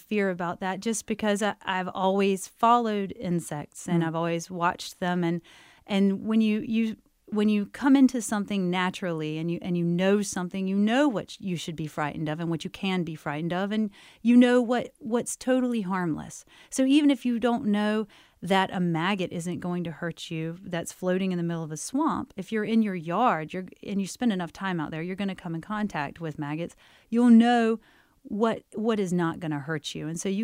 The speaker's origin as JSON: {"language": "English", "town": "Goldsboro", "region": "North Carolina", "country": "United States", "tie": "born or raised there", "said": "Oh, it was wonderful for me growing up in Goldsboro. It's a great and nurturing town full of a lot of natural spaces and a lot of time to read, if you want to read."}